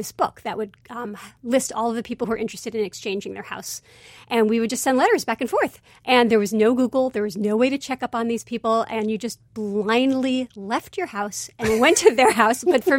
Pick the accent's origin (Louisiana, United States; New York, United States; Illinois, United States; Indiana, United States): New York, United States; Brooklyn; I grew up in Brooklyn, and my family spent every single summer, every August, in France.